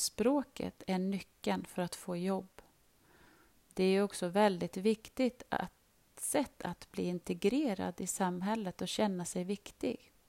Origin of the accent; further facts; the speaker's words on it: Algeria; Swedish is a second language; now in Sweden; Jag kommer från Algeriet. Jag har bott i Sverige i nästan 3 år.